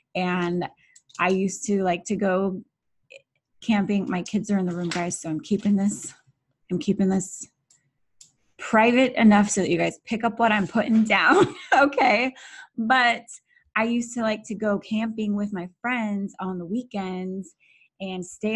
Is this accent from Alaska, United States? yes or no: yes; Alaska, United States; And I grew up in Alaska. I would do things like go hike a mountain before school.